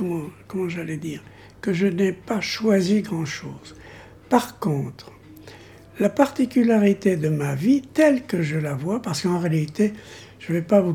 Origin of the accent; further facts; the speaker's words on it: Centre-Val de Loire, France; moi je suis de Loir-et-Cher. J'ai eu une enfance villageoise, avec tout ce que ça comportait de positif et de négatif.